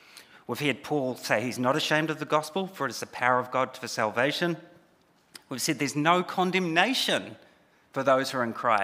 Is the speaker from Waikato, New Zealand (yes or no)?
no; Taranaki, New Zealand; I'm originally from Taranaki. My parents are here today.